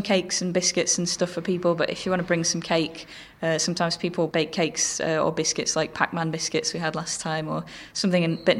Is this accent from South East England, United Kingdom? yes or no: no; Manchester, North West England, United Kingdom; I'm a student from Manchester.